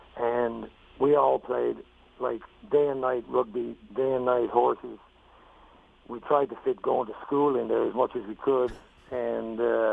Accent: Ireland; Obviously, growing up in Ireland, you know, it's a bit, it's different there.

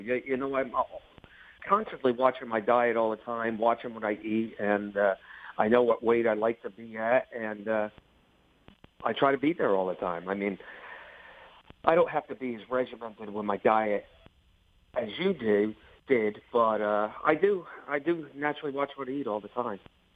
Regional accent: Monticello, New York, United States; now in New Jersey, United States; Yes. I reside in Jersey now, but I'm actually from Monticello, New York. I was born there. I graduated high school there. I started racing there.

